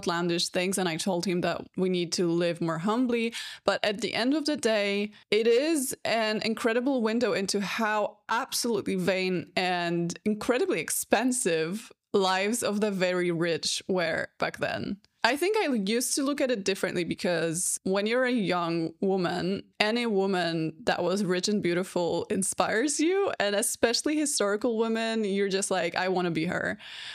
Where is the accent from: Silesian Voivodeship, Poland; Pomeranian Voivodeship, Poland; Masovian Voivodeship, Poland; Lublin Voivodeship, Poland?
Silesian Voivodeship, Poland; English is a second language; to the Pszczyna Castle, which is less than an hour away from my hometown.